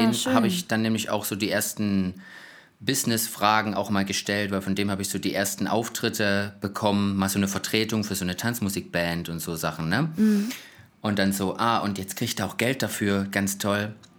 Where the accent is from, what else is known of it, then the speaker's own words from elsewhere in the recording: Saxony, Germany; born there; now in Hamburg, Germany; Also, geboren bin ich im Erzgebirge. Das ist jetzt im Moment ganz schön weit weg von dem Ort, wo ich gerade wohne, nämlich Hamburg.